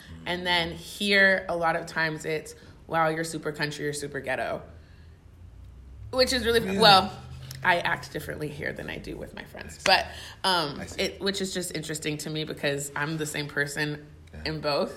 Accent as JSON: {"language": "English", "region": "Tennessee", "country": "United States", "tie": "born or raised there", "also_born_or_lived": "Oregon", "said": "So I was born in Oregon, but I grew up in Tennessee."}